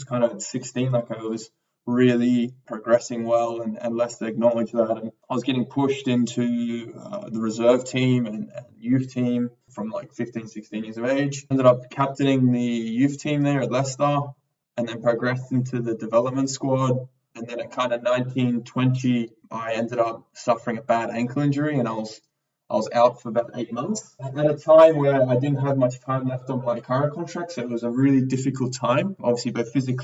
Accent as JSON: {"language": "English", "town": "Sydney", "region": "New South Wales", "country": "Australia", "tie": "born or raised there", "said": "So I grew up in Sydney. A part of Sydney, which is the St. George area, has quite a lot of European influence, a lot of former Yugoslavian nations there, Croatians, Serbians, Italians as well, Greeks."}